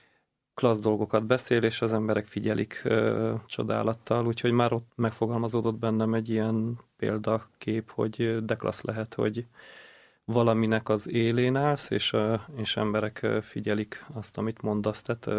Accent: Transylvania, Romania; now in Hungary; Én erdélyi származású vagyok, és úgy kerültem át Magyarországra.

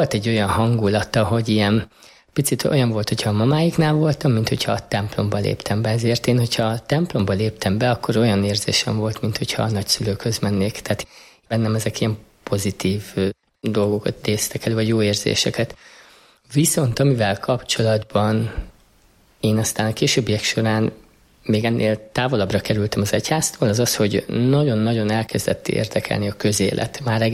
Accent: Pásztó, Nógrád, Hungary; born there; Pásztón születtem. Ez egy palócvidék, szinte mindenki katolikus, és a mi családunk is mind apai, mind anyai ágon római katolikusok.

